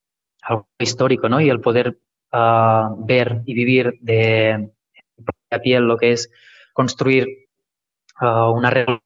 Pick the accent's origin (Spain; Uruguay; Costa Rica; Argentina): Spain; Catalonia; Yo pues vengo de Cataluña y allí pues también tenemos nuestro proceso de liberación